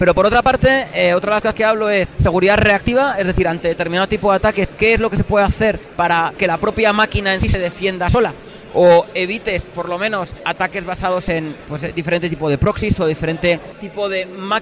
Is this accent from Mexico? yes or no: no; Logroño, La Rioja, Spain; now in Madrid, Spain; Bueno, vivo en Madrid, pero soy del norte de España, una ciudad pequeña que se llama Logroño